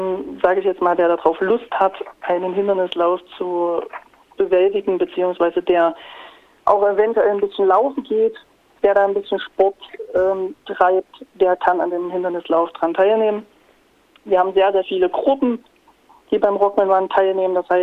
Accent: Thuringia, Germany; weil ich eigentlich gebürtig aus Thüringen komme.

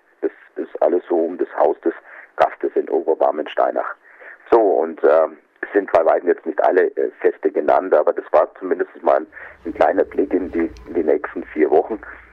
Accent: Bischofsgrün, Bavaria, Germany; Sommerfest in Bischofsgrün, meinem Heimatort.

